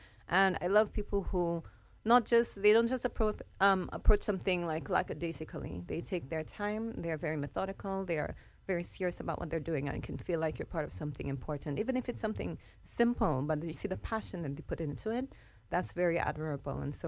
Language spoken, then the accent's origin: English; St. Lucia; When I heard the opportunity to assist a fellow Saint Lucian in pursuing his goals, that also had a major part to play in it.